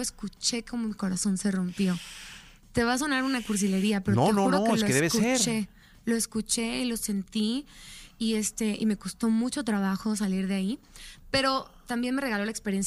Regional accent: Guadalajara, Jalisco, Mexico; me dice, sí, pues yo soy de Guadalajara. Le digo, ah, yo también.

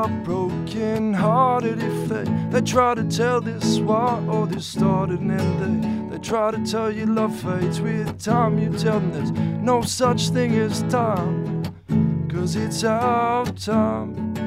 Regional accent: Bendigo, Victoria, Australia; Yeah, from Melbourne, Bendigo originally. In Melbourne, I got lots of family over there

